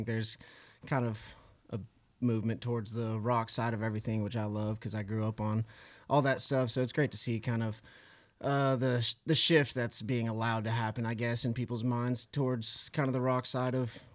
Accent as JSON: {"language": "English", "town": "Lubbock", "region": "Texas", "country": "United States", "tie": "born or raised there", "said": "I'm 23 years old, grew up, born and bred in Lubbock, Texas. Still haven't left the damn place."}